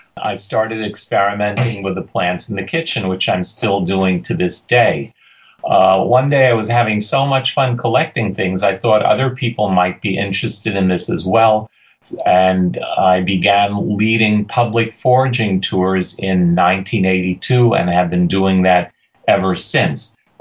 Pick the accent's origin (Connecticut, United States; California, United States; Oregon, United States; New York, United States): New York, United States; New York City; I grew up in Queens in New York City.